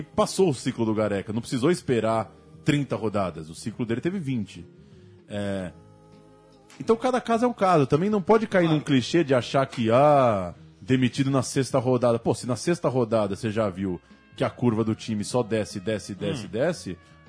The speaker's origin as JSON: {"language": "Portuguese", "country": "Brazil", "said": "Eu sou brasileiro."}